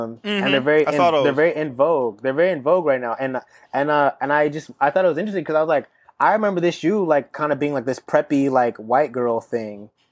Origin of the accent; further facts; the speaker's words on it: Seattle, Washington, United States; now in New York, United States; I go hiking and stuff like that, and I'm from Seattle, so like it's always raining, so we always wear like this advanced gears.